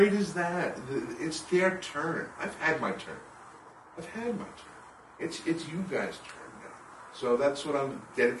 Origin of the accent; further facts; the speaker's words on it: New York, United States; from New York.